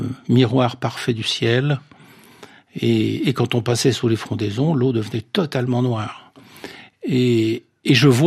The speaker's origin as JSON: {"language": "French", "region": "Nouvelle-Aquitaine", "country": "France", "tie": "born or raised there", "said": "Oui, j'ai été élevé dans le Marais Poitevin, qui est une énorme mangrove tempérée, un marais d'estuaire, mais très vaste territoire."}